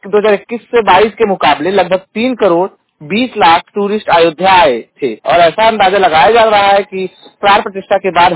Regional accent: Jaunpur, Uttar Pradesh, India; और मैं उत्तर प्रदेश के जौनपुर जिले का निवासी हूं

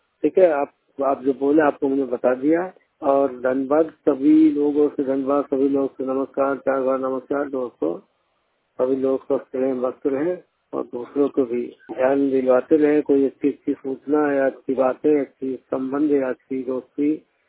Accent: Basti, Uttar Pradesh, India; 100% blind, जिला बस्ती के रहने वाला हूँ, यूपी उत्तर प्रदेश

